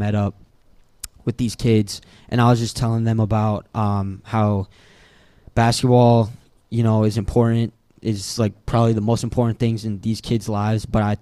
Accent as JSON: {"language": "English", "town": "Milwaukee", "region": "Wisconsin", "country": "United States", "said": "So a lot of these guys, they knew I was from Milwaukee"}